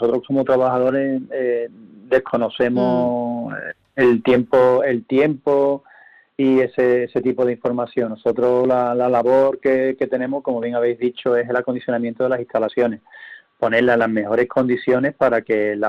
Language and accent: Spanish; Andalusia, Spain; Nosotros como los andaluces tenemos una historia de movimientos migratorios